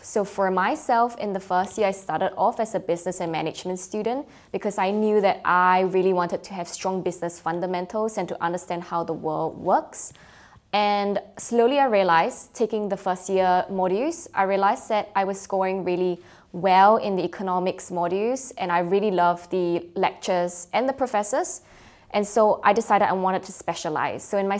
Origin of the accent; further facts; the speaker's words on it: Singapore; now in London, United Kingdom; I'm from Singapore and I'm currently an MBA 2025 student at London Business School.